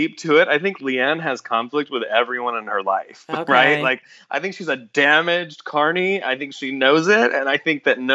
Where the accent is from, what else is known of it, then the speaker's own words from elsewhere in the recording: Georgia, United States; Yeah, I'm from Georgia, but I have a lot of family in Texas